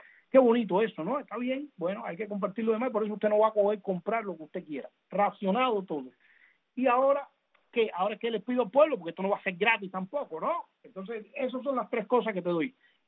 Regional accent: Cuba; moved away; yo salí para acá, me fui de Cuba en el año 94.

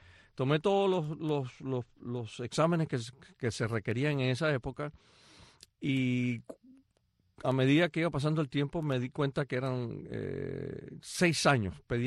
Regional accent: Venezuela; born there; yo nací en Venezuela. Mi padre era de Boston, Massachusetts. Y mi mamá, ya los dos, digo era porque ya los dos murieron, mi mamá era de Maturín, de Venezuela.

